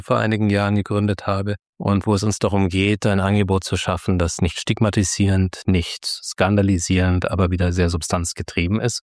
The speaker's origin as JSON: {"language": "German", "town": "Munich", "region": "Bavaria", "country": "Germany", "tie": "born there", "said": "ich bin in München geboren, weil meine Mutter auf dem Weg nach Franken es nicht erwarten konnte. Und sonst wäre ich wahrscheinlich in Franken in der Nähe von Kulmbach geboren."}